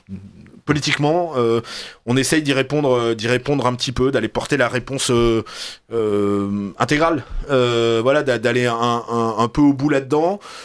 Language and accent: French; Nice, Provence-Alpes-Côte d'Azur, France; Quand il y a des processions à Nice, comme je disais tout à l'heure, on est des Français assez récents, donc on a un catholicisme assez populaire, un peu à l'italienne